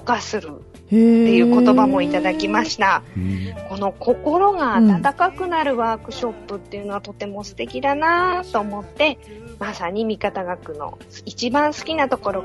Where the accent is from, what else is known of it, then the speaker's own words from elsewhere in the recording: Tochigi, Japan; 私栃木県出身なので